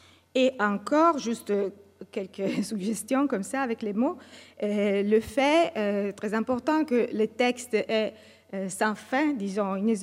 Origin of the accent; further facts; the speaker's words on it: Bologna, Emilia-Romagna, Italy; born there; parce que je suis née à Bologne, et je suis née à la fin des années 60